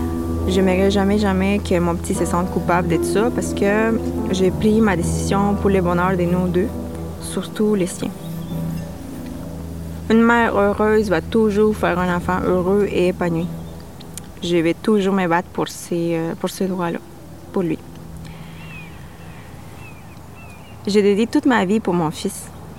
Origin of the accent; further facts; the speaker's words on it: Bolivia; comme la famille traditionnelle chez nous en Bolivie.